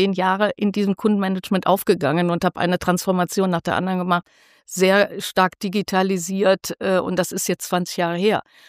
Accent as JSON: {"language": "German", "region": "North Rhine-Westphalia", "country": "Germany", "said": "Jetzt komme ich aus dem Rheinland"}